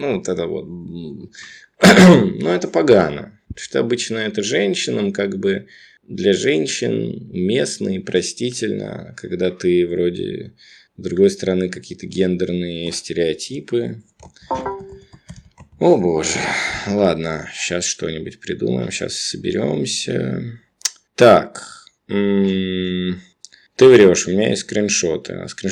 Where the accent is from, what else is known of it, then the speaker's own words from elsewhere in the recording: Moscow, Russia; Да мне стыдно, что я из Москвы.